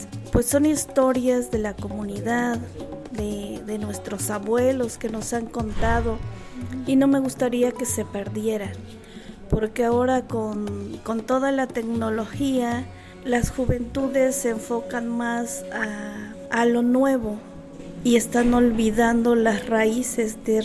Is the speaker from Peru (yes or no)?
no; Xocoyolo, Puebla, Mexico; vengo de la comunidad de Xocoyolo